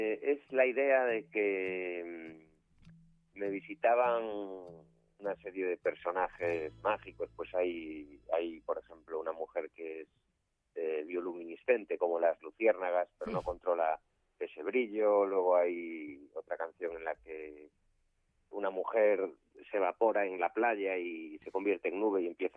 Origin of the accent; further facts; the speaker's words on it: A Coruña, Galicia, Spain; moved away as an adult; now in Madrid, Spain; Sí, soy de Coruña.